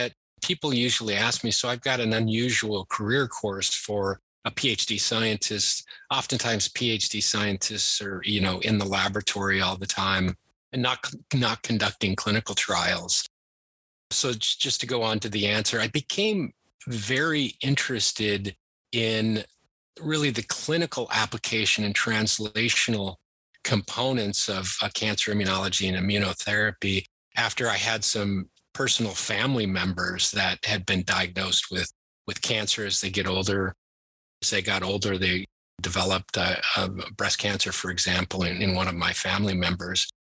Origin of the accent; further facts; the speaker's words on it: Seattle, Washington, United States; And that's what brought me back to Seattle. I was originally from Seattle